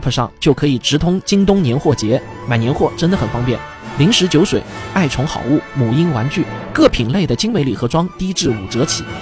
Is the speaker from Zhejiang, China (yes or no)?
yes; Shaoxing, Zhejiang, China; now in Shanghai, China; 我老家离绍兴火车站的直线距离啊，其实呢只有 4.2 公里，这也是我刚刚用地图上的测距工具量了一下后才得知的。这个数字令我感到很意外，因为对于现在生活在上海的我来说